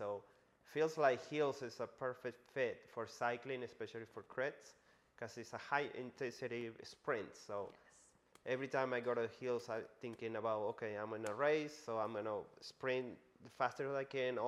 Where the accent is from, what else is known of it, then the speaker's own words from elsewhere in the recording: Uruguay; I'm original from Uruguay. Uruguay is way down there, South America, between Argentina and Brazil, just in case you don't know. It's a small little country, only like 3 million people.